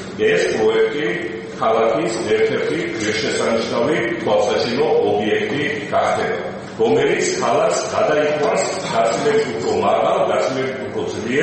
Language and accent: Georgian; Batumi, Adjara, Georgia; როგორც ქალაქის მერი, როგორც ბათუმელი